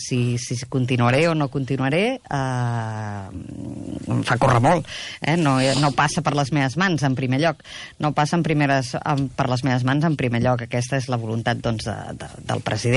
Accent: L'Hospitalet de Llobregat, Catalonia, Spain; jo que sóc de l'Hospitalet

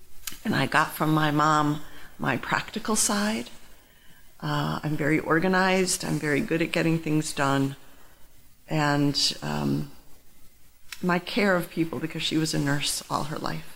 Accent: Middletown, Connecticut, United States; also born or lived in Hartford; I was born right here in Hartford at St. Francis Hospital. I grew up in Middletown.

